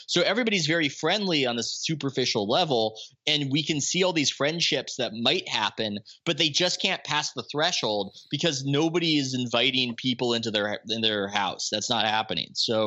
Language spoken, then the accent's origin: English; La Jolla, California, United States; when I was growing up in La Jolla, I would just hear things about what people were like there.